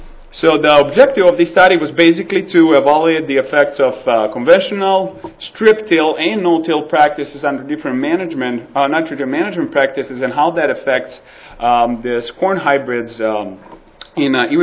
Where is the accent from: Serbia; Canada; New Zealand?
Serbia; now in Lincoln, United States; Originally, I'm from Southeast Europe, a small country, Serbia.